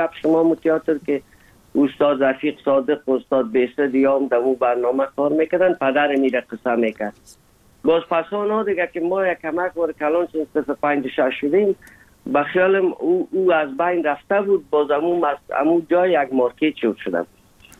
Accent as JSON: {"language": "Persian", "country": "Afghanistan", "moved": "as an adult", "said": "سال 1990 از افغانستان اولین سفر آمدیم هندوستان"}